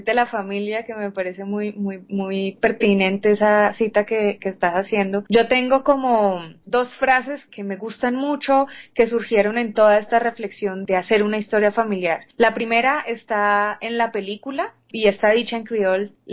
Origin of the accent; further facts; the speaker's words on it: Cali, Valle del Cauca, Colombia; como en mi caso yo soy caleña y estoy haciendo una película de Providencia